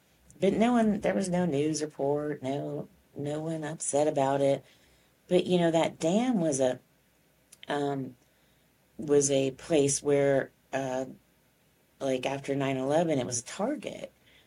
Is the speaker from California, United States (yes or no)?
no; Texas, United States; We're from Texas. So, you know, we say hi to everybody who walks by.